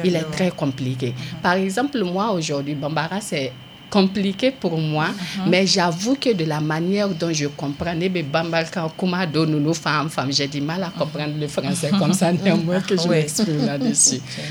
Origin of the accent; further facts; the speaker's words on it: Mali; Parce qu'en tant que malien